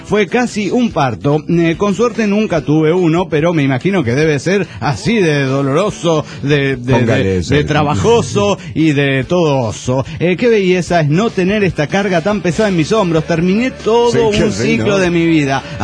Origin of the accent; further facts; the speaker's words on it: Oruro, Bolivia; de Oruro, Bolivia.